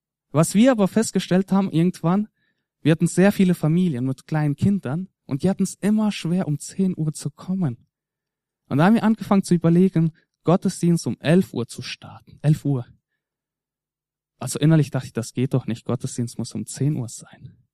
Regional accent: Germany; born there; Ich bin ja Russlanddeutscher, zwar in Deutschland geboren.

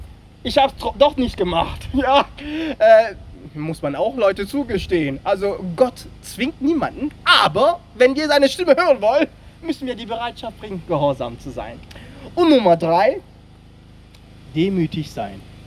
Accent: Cameroon; first language French; German is a second language; Nur, ich wusste, meine Eltern hatten kein Geld und Frankreich war naheliegend, denn die Sprache, meine Muttersprache ist Französisch.

